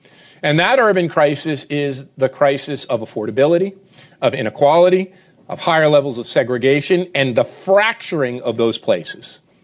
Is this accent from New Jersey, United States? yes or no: yes; North Arlington, New Jersey, United States; also born or lived in Newark; The neighborhood I was born into in Newark, the neighborhood I grew up in North Arlington